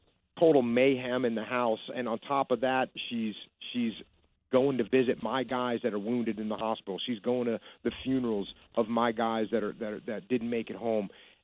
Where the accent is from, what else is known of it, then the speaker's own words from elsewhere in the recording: East Coast, United States; I grew up on the East Coast. I grew up in the hardcore scene